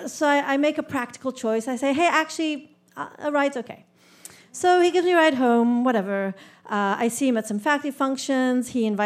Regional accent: California, United States; moved away; I'm a transplant from California and I have no jacket, no umbrella, flimsy open-toe shoes.

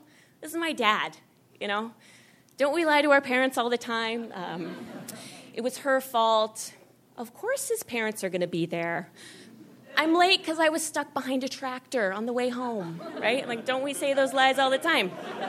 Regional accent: Idaho, United States; I grew up in Idaho, but we would go down to Utah for BYU football games, and I went to a couple of girls' camps there and volleyball camps.

